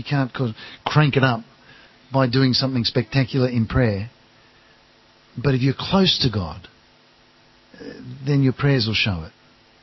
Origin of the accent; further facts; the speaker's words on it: Sydney, New South Wales, Australia; I come from Sydney originally.